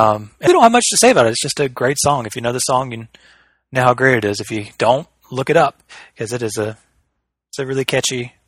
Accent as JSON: {"language": "English", "region": "Alabama", "country": "United States", "said": "I'm from Alabama, and I don't remember doing line dancing in PE"}